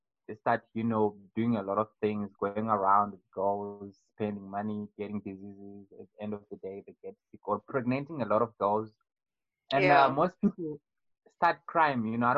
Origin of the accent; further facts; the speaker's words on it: Zimbabwe; I'm from Zimbabwe